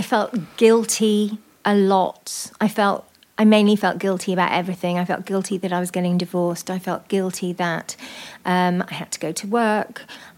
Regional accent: Wales, United Kingdom; now in London, United Kingdom; I'm from South Wales, and I moved to London

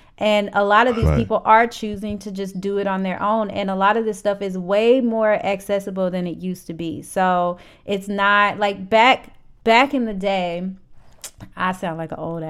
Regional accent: St. Louis, Missouri, United States; Like, and St. Louis really supports their local artists, and that's another thing I appreciate about my hometown.

